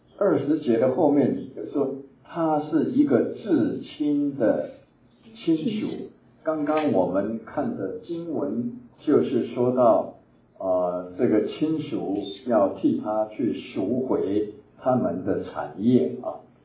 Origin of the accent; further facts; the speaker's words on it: Taiwan; accent: Taiwanese; 我们有国内的家人告诉我，我的国语有点台湾腔，所以我很努力的尽量能够让他们能够听得懂我的台湾腔话，那个普通话。